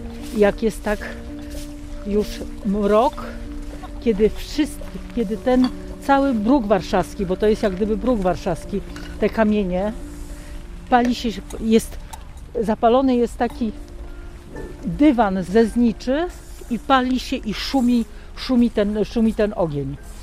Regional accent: Warsaw, Masovian Voivodeship, Poland; Przynajmniej my, warszawiacy.

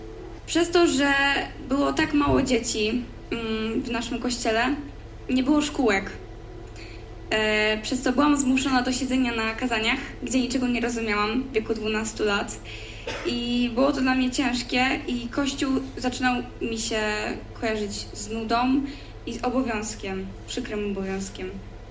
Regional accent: Szczecin, West Pomeranian Voivodeship, Poland; Jestem ze Szczecina i w tym roku idę do liceum.

